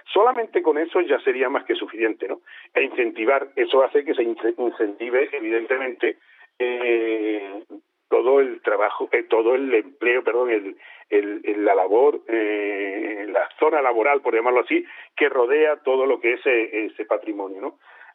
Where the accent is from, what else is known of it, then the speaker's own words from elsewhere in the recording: Ardales, Andalusia, Spain; Y por último, quiero ver a mi pueblo crecer, que las jóvenes no lo abandonen